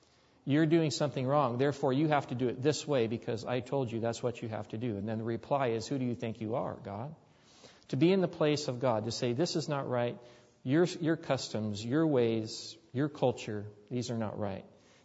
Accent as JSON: {"language": "English", "country": "United States", "said": "I will salute the flag because I'm an American citizen, and I love my country."}